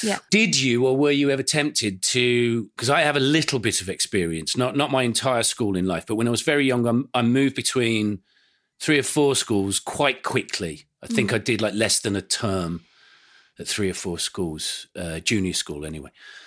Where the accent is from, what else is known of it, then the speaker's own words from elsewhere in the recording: Birmingham, West Midlands, United Kingdom; born there; And the first house that we lived in when I was born was in Aston, you know, on the outskirts of Birmingham city centre, a few doors down from … birthplace.